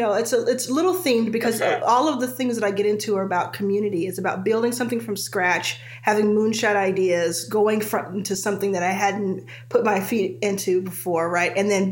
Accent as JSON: {"language": "English", "town": "Dallas", "region": "Texas", "country": "United States", "tie": "born there", "said": "So, I was born in Dallas, Texas, about 40 years ago, about"}